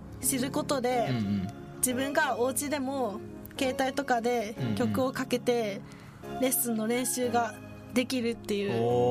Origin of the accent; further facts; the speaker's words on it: Kansai, Japan; 関西出身なので、うん、関西弁の役はやったことないんですけど